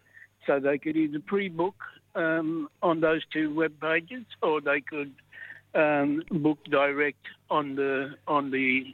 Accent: Western Australia, Australia; I'm from Noangrup, GN Dot, how it's affectionately known by all of us who come from that region and who was born in there. And all my family extends from Albany through to Perth and extended family beyond

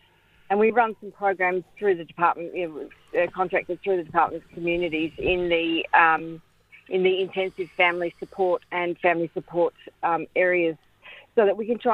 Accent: Perth, Western Australia, Australia; So I'm a Menang Balladong woman, born and bred in Perth. But, obviously my grandmother's country is Albany, Great Southern, and my grandfather's is up around Kellerberrin.

